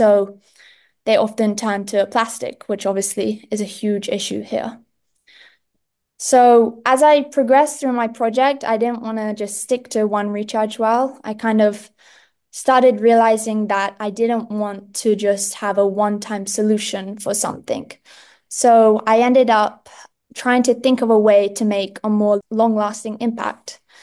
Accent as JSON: {"language": "English", "region": "England", "country": "United Kingdom", "tie": "born or raised there", "lives_now": "Indonesia", "said": "I grew up in England and I completed my GCSEs, which are your final exams, in year 11 or grade 10. And I moved to Green School Bali at the beginning of grade 11."}